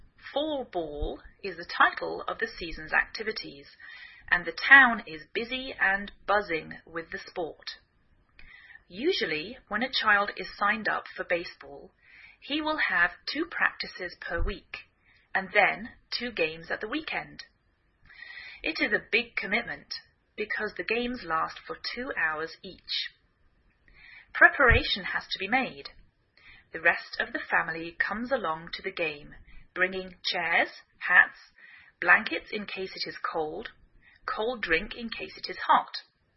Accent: England, United Kingdom; now in United States

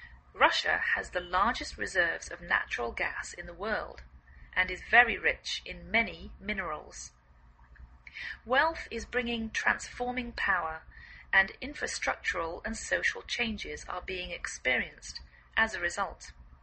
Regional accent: England, United Kingdom; now in United States

